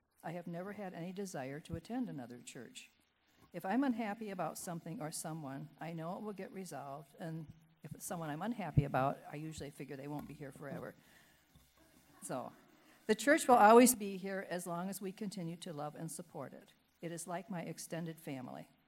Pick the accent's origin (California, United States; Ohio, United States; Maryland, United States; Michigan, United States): Michigan, United States; I was born and raised in Benzie County and spent my entire life here except for 1 year in Midland when I was six and 1 year in Mount Pleasant when I was 11 and the 4 years I spent at Michigan Tech in Houghton.